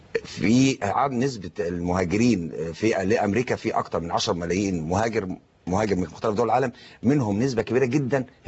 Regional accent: Egypt; حتى احنا كمصريين مشكلتنا برضو ان الغيرة

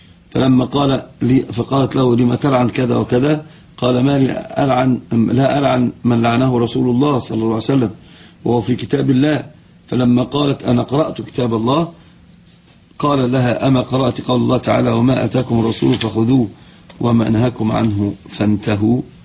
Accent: Egypt; والصعيد عندنا في مصر هم يعني اكثر ناس يفعلون الوشم وغرز الابر

